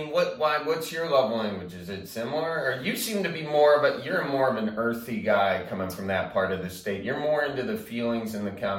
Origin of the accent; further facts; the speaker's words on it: Midwest, United States; I think this growing up in a big family, this growing up in the Midwest, it's what can I do you for